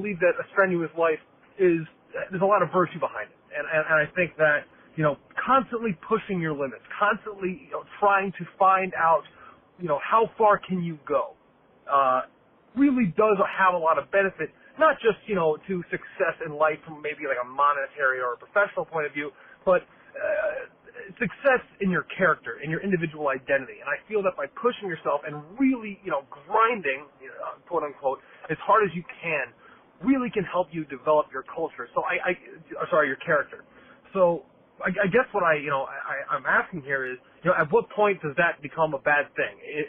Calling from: Milwaukee, Wisconsin, United States; I'm a caller from Milwaukee.

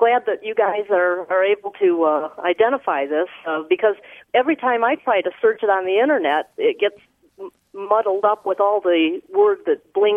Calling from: Carmel, Indiana, United States; I'm calling from Carmel, Indiana.

